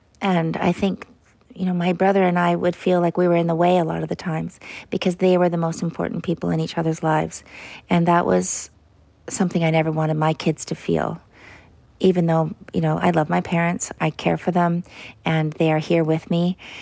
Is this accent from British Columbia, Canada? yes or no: yes; Ladysmith, British Columbia, Canada; It's just a tiny town, one street of stores.